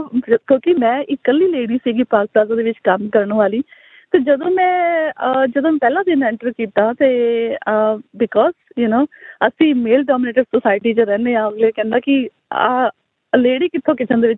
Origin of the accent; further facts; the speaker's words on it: Ludhiana, Punjab, India; also born or lived in Ranchi; ਮੇਰਾ ਜਨਮ ਰਾਂਚੀ ਦਾ ਜੀ, ਤੇ ਉਸ ਤੋਂ ਬਾਅਦ ਅਸੀਂ ਮੂਵ ਕਰ ਗਏ ਸੀ ਲੁਧਿਆਣੇ, ਤੇ ਲੁਧਿਆਣੇ ਸਾਰੀ ਫੈਮਿਲੀ ਅਸੀਂ ਉੱਥੇ